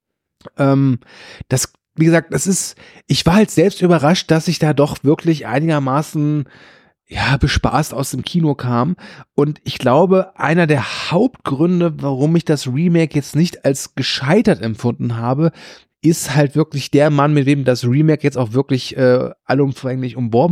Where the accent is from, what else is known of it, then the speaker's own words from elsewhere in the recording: Rhineland, Germany; Ich als Rheinländer natürlich kann sagen